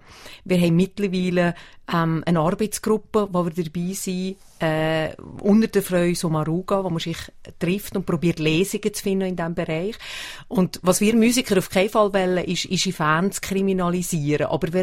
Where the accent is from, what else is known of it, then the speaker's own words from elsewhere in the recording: Gampel, Valais, Switzerland; ich komme aus Gampel, also aus dem Mittelwallis, am Eingang vom Lötschental